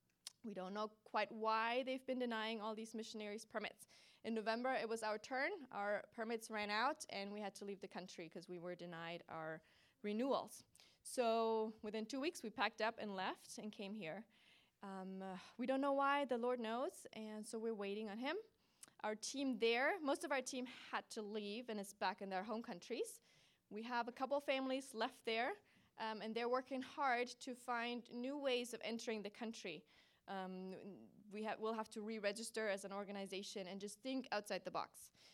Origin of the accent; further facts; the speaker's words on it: Germany; accent: German; English is a second language; moved away; And if you hear an accent in my voice and like, what is that? It's German. I'm from Germany. I grew up there, so you don't have to guess where I'm from.